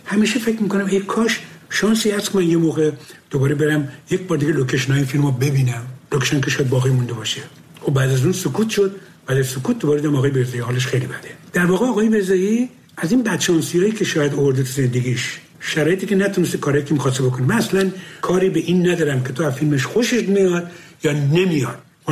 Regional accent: Abadan, Khuzestan, Iran; من بچه آبادانم، آبادان نزدیک تیاران و ایاران اینا بر بیرون بود.

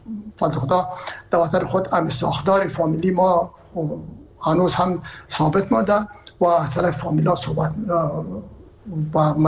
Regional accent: Herat, Afghanistan; من که هستم از هرات هستم و پدر مادر من هرات هستن

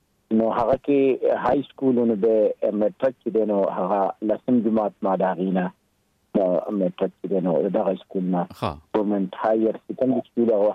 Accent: Lower Dir, Khyber Pakhtunkhwa, Pakistan; زه اصل کې زما تعلق چې دی نو هغه د لوور دیر کې پی کې لوور دیر سره دی.

